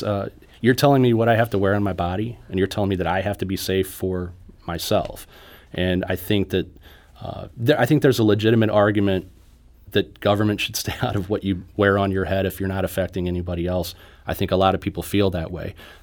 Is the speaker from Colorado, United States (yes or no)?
no; Illinois, United States; Yeah, for as long as I can remember. So I grew up in Illinois, actually.